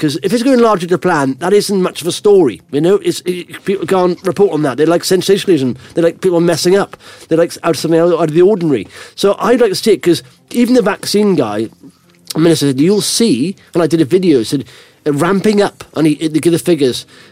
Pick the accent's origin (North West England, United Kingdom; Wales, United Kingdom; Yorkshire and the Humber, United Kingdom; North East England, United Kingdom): Wales, United Kingdom; And I'm from Wales.